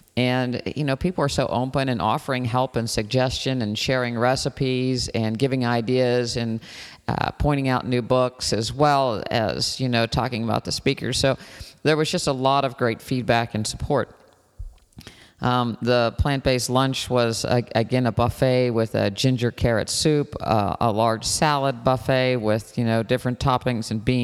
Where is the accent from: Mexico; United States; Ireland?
Ireland; being a Irish girl that came from a big farm cooking family.